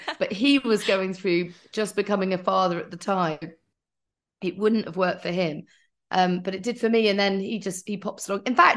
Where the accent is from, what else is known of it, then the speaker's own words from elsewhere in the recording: Silverstone, East Midlands, United Kingdom; We've always been a really sporty family. We grew up near Silverstone.